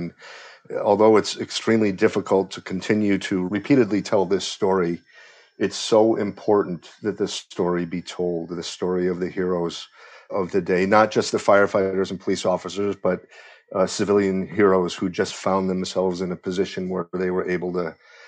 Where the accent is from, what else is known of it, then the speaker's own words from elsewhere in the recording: Connecticut, United States; You know, I heard that where I grew up in Connecticut wants their official food to be pizza now.